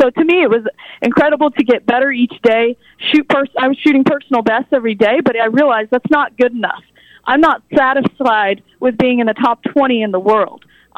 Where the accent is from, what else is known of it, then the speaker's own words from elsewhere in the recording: Emporia, Kansas, United States; Emporia, Kansas, my hometown